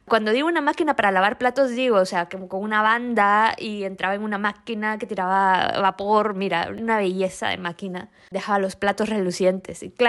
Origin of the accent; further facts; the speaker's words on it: Guatemala; now in Spain; Y cuando estaba ya en España, yo soy de Guatemala, y me mudé a España en 2010.